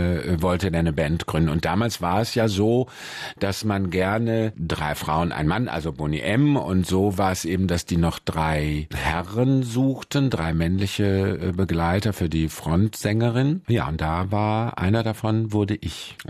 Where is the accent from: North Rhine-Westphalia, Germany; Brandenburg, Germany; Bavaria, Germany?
North Rhine-Westphalia, Germany; Mülheim an der Ruhr; now in Cologne, Germany; Mülheim an der Ruhr ist meine Geburtsstadt. Da war ich bis 17 und dann bin ich nach Köln und zwischendurch bin ich wieder zurück. Aber ich glaube, jetzt lebe ich mit einigen Unterbrechungen schon 35 Jahre in Köln.